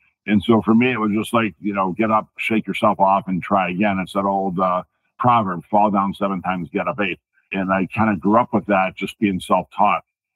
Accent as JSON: {"language": "English", "town": "Chicago", "region": "Illinois", "country": "United States", "tie": "born or raised there", "said": "I'm adopted. So birth parents are from Iowa. I grew up in Chicago area."}